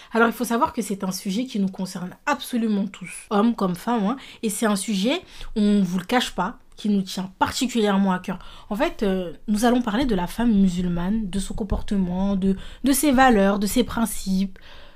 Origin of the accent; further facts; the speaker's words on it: France; nous sommes nés en France, nous avons grandi en France, on a été éduqués en France, on a fait nos études en France, on travaille en France